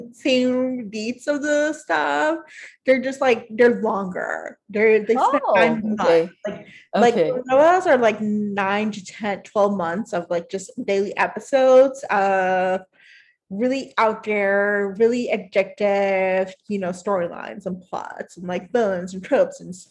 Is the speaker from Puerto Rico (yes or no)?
yes; Puerto Rico; because I'm from Puerto Rico